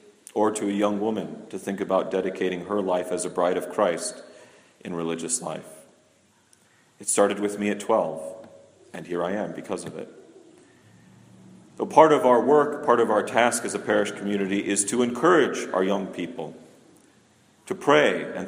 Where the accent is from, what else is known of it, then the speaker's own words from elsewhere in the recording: Las Vegas, Nevada, United States; moved away as an adult; now in Mount Angel, United States; growing up in Las Vegas in the desert, when I found out that I was going to be moving to some place that rained like 9 months out of the year, I thought it was great.